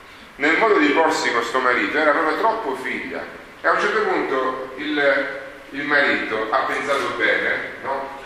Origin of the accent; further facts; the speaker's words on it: Ragusa, Sicily, Italy; Io vengo da Ragusa